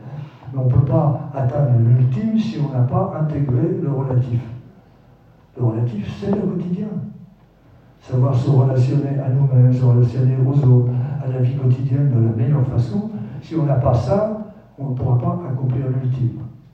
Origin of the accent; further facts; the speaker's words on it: Vincennes, Île-de-France, France; j'étais retourné dans le quartier de mon enfance, à Vincennes, après Paris.